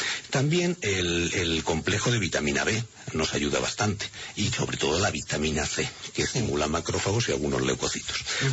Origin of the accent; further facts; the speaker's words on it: Spain; como somos los españoles que nos relacionamos absolutamente con todo y somos muy, muy sociales y muy arrimados